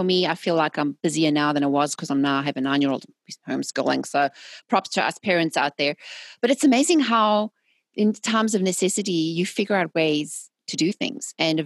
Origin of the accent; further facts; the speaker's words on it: South Africa; I'm South African and I've lived through apartheid and a lot of ups and downs politically.